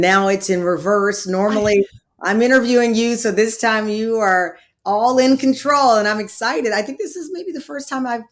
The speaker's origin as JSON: {"language": "English", "region": "Texas", "country": "United States", "tie": "born or raised there", "said": "I grew up in Texas, I think, as you know"}